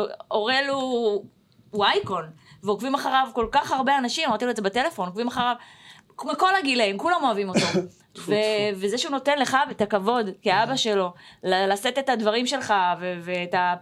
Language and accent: Hebrew; Tiberias, Northern District, Israel; born there; אני נולדתי בטבריה.